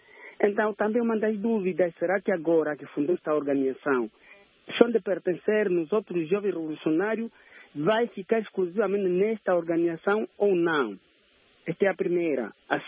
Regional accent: Angola; Para mim, sendo angolano

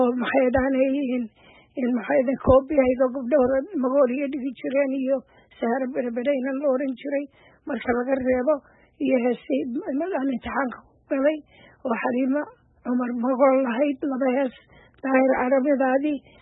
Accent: Borama, Awdal, Somalia; also born or lived in Awbare; Waxaan anigu oo 4 jir meelaha 5 jir u dhexeeyay oo lay keenay magaalada Boorama, halkaasaan ilaa intaan wax kala garanayay joogay.

